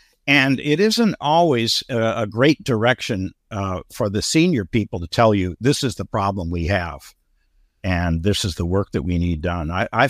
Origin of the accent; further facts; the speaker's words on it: Midwest, United States; born there; I am American, born in the Midwest many years ago.